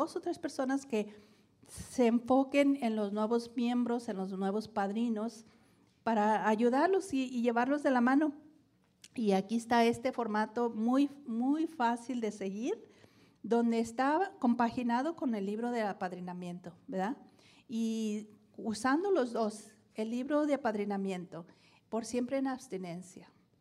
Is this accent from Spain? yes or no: no; Mexico; como yo que soy de México